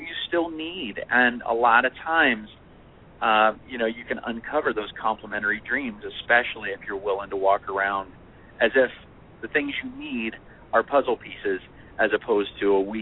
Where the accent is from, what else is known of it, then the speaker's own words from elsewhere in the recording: Des Moines, Iowa, United States; it was in my hometown of Des Moines, and that's where this all started.